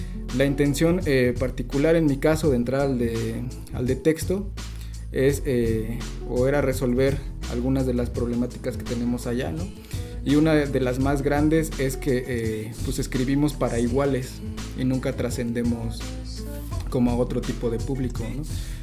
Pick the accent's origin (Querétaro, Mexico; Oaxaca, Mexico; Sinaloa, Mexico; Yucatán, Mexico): Querétaro, Mexico; yo vengo de Querétaro